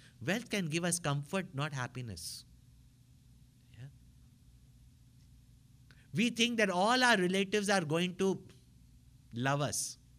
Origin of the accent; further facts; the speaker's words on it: Tamil Nadu, India; I come from Tamil Nadu